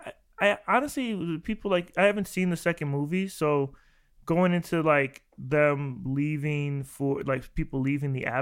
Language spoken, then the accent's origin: English; United States; Like I'm American. Just remember that we won.